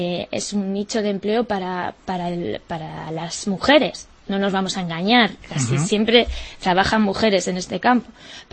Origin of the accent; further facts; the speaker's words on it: Quijano, Cantabria, Spain; Véase mi pueblo. Yo soy de Quijano y allí tenemos 300 y pico habitantes.